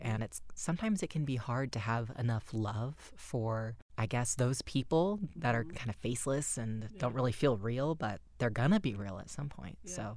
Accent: California, United States; now in Utah, United States; It's funny because I'm from California and my knowledge of Utah is pretty limited. I've been here for a couple of years now

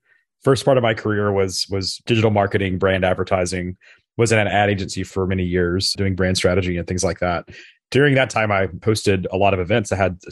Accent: Memphis, Tennessee, United States; And, you know, this was in Memphis, Tennessee, my hometown.

